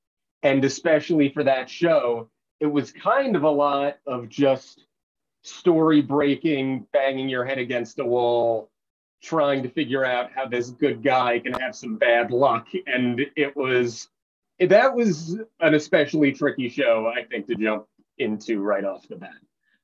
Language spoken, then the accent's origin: English; Manalapan, New Jersey, United States; I'm from Manalapan.